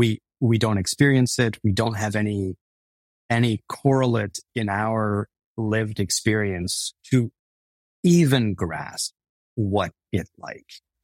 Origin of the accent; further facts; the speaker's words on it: Texas, United States; Yes, we grew up brown in Texas. Yes, we dealt with racism.